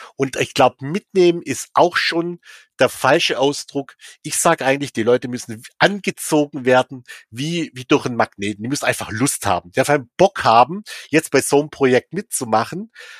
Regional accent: Immenstaad, Baden-Württemberg, Germany; Ich komme hier aus dem Süden der Republik, aus Immenstadt am Bodensee

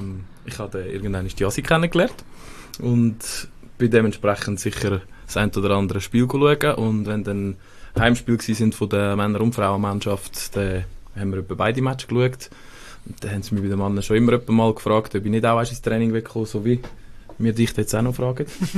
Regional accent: Switzerland; Also jetzt bei uns in der Schweiz, oder?

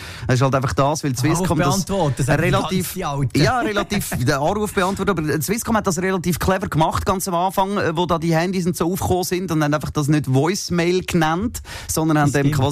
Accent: Zurich, Switzerland; also vor allem jetzt bei uns in Zürich

